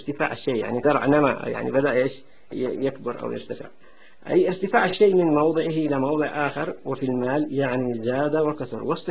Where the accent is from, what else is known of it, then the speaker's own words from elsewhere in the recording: Yemen; كما هو موجود عندنا في اليمن